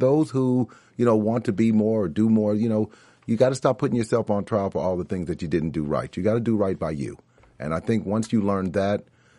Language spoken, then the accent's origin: English; Cincinnati, Ohio, United States; And from Cincinnati, my hometown, I've gotten there twice, which is good.